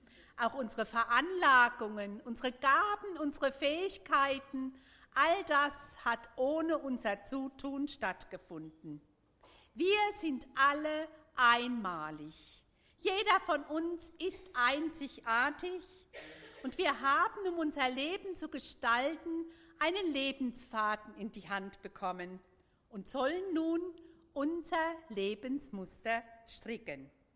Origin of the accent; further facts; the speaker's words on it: Meckenheim, Rhineland-Palatinate, Germany; Ich komme aus Meckenheim-Pfalz. Es ist bei Neustadt an der Weinstraße.